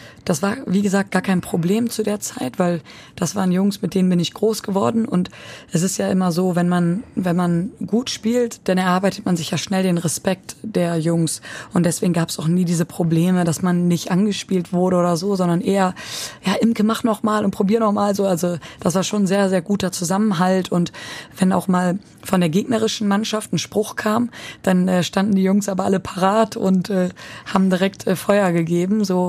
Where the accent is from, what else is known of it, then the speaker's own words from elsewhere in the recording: Lower Saxony, Germany; ich komme aus Ostfriesland und es liegt komplett westlich in Deutschland, weil es liegt wirklich komplett an der holländischen Grenze, an der Nordsee oben.